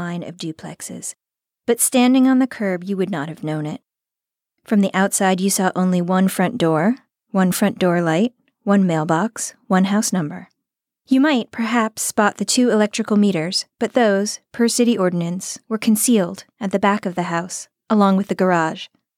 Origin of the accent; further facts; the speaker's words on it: Shaker Heights, Ohio, United States; I think of Ohio as my home state, so it's nice to be back.